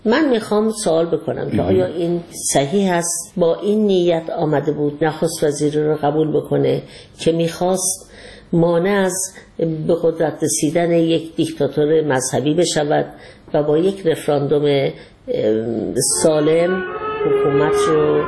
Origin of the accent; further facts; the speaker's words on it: Iran; من یک ایرانی هستم، در ایران زندگی میکنم